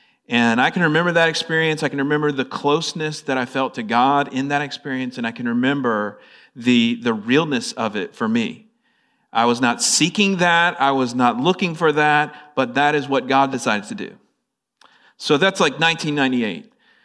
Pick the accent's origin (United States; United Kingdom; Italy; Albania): United States; Florida; I'm from Florida, but I was living in North Carolina at that time.